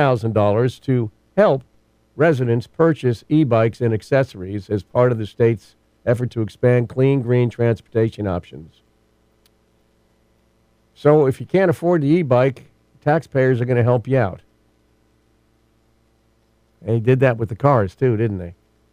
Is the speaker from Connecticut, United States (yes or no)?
no; Kentucky, United States; now in California, United States; Because I came from Kentucky.